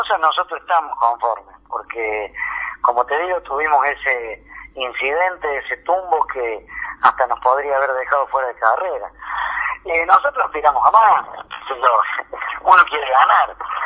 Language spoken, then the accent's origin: Spanish; Escazú, San José, Costa Rica; para mí, por supuesto, es especial, porque estoy en mi pueblo, pero seguramente todos recuerdan a la vuelta del año, al tiempo, lo que fue el paso por Villa Escazú